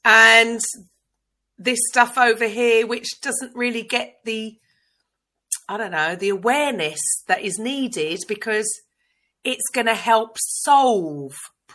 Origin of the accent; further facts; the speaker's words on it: Tunbridge Wells, South East England, United Kingdom; I was brought up in Tunbridge Wells.